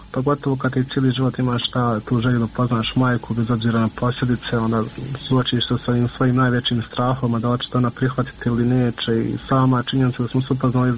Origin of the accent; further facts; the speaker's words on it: Miljevina, Republika Srpska, Bosnia & Herzegovina; mi smo svi gore iz Miljevine